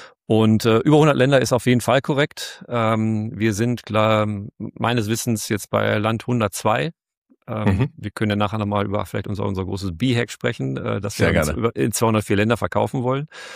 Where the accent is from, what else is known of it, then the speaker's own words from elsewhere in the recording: North Rhine-Westphalia, Germany; Ich bin ja aus dem schönen Westmünsterland hier.